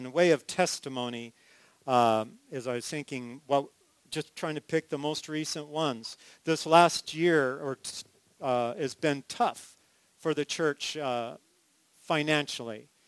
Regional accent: United States; Now, us, we are so American that I need you to think like, you know, like a Hebrew here, or even the Greek church.

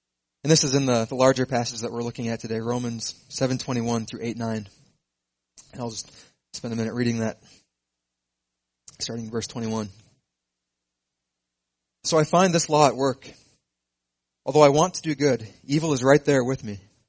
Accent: Coon Rapids, Minnesota, United States; I grew up in Coon Rapids, Minnesota. It's just northwest of Minneapolis.

